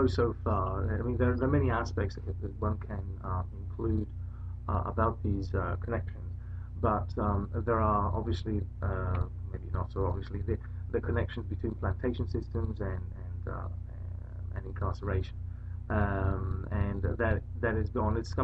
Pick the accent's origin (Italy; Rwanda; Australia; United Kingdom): Italy; northern Italy; now in United States; I'm from Italy originally, from the north of Italy near the Alps, and been in the States for now, 35 years or something like that.